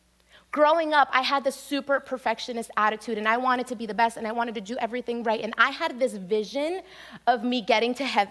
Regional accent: New Jersey, United States; growing up in New Jersey is rough, right, with the driving.

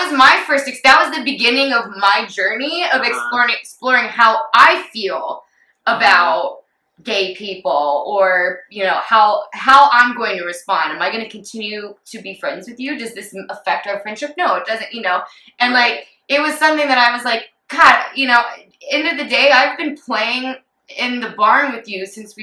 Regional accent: Texas, United States; I grew up in the Bible Belt in this very small town, country town in Texas.

